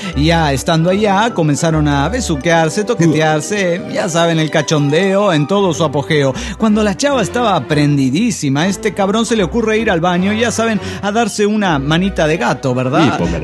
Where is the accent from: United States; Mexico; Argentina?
United States; Dallas, Texas; de Dallas, Texas.